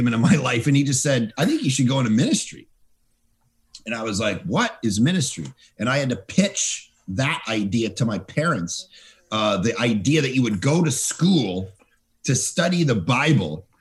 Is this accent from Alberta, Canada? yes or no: no; Toronto, Ontario, Canada; I grew up in Toronto, just outside of Toronto, in a little suburb out there. And, I grew up in a non-Christian home.